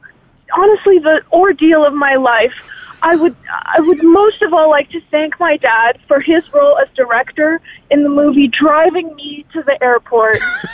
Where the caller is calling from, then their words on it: Toronto, Ontario, Canada; Hi, I'm from Toronto.